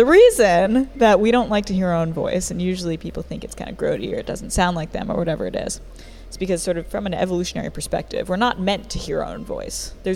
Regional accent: Tucson, Arizona, United States; now in Berkeley, United States; I'm from Tucson, Arizona originally, now coming via Berkeley, California.

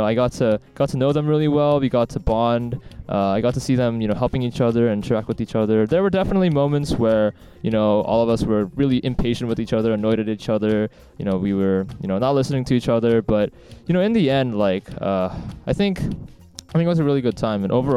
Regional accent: Cupertino, California, United States; I am from Cupertino, California, which is, you know, very close to San Jose.

